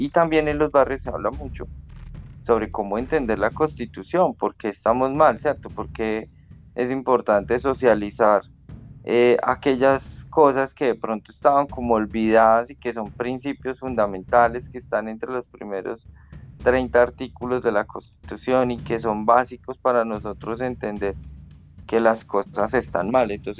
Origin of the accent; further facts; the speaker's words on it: Colombia; hay garantías para absolutamente todo lo como colombianos tenemos